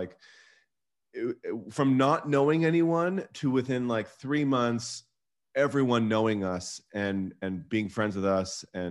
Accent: Vancouver, British Columbia, Canada; And then I'm from Vancouver.

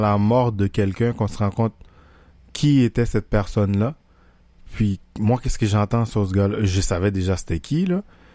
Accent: Haiti; c'est le frère d'un de mes meilleurs amis avec qui j'ai grandi en Haïti

